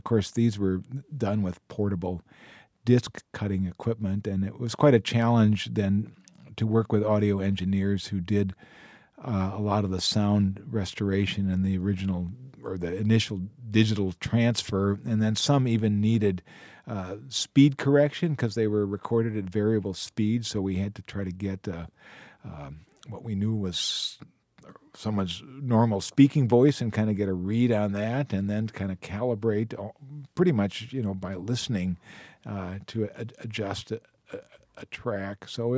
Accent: Rice Lake, Wisconsin, United States; I was born and raised in Rice Lake up in northwest Wisconsin

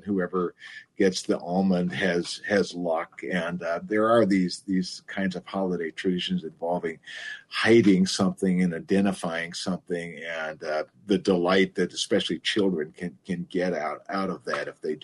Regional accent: Rice Lake, Wisconsin, United States; I'm Irish American in my background, but I grew up in Rice Lake, and I went to a Catholic school, and that's in the Diocese of Superior.

